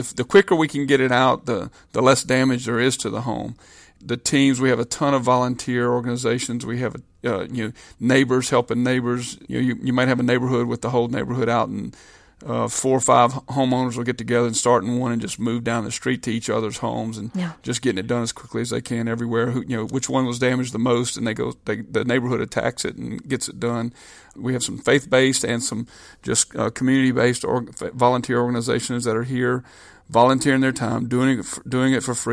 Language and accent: English; Louisiana, United States; but Louisiana specifically, since this is my home state in Tangipahoa, my home parish, that, you know, we're very resilient.